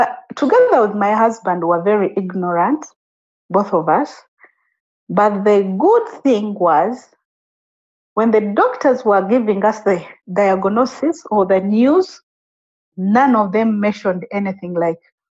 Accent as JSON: {"language": "English", "country": "Uganda", "said": "definitely the place where to raise my son was my home country, and that was Uganda."}